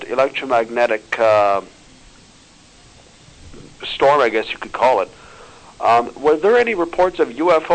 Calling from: North Bay, Ontario, Canada; from North Bay, Ontario.

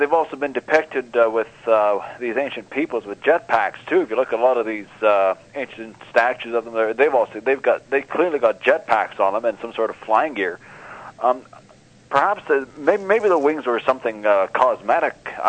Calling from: North Bay, Ontario, Canada; from North Bay, Ontario.

